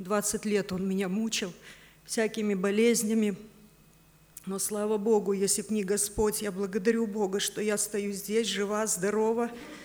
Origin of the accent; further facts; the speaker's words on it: Vilnius, Vilnius County, Lithuania; мне 49 лет, я из Вильнюса. Родилась я в простой семье простых рабочих.